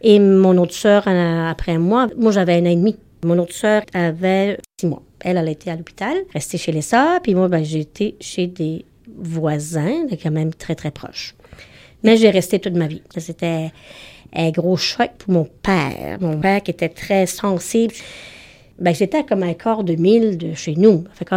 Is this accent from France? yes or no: no; Gros Cap, Quebec, Canada; Je suis native de Gros Cap. … Nous étions 9 enfants.